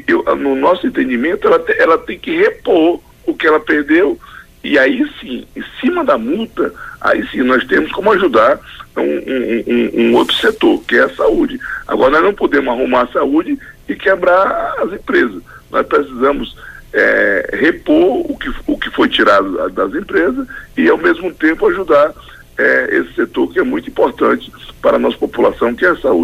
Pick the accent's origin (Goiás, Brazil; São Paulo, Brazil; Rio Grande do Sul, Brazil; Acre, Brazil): Acre, Brazil; É um prazer estar mais uma vez aí na nossa querida Rádio Senado, que tem uma audiência maravilhosa lá no meu estado